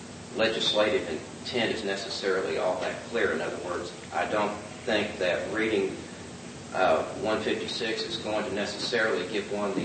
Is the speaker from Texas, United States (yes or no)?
yes; Texas, United States; I'm from Dallas County